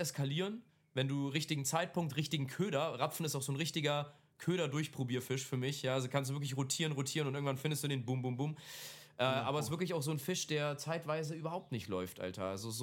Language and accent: German; Bavaria, Germany; ich komme ja aus Bayern, also ursprünglich, bevor ich hergezogen bin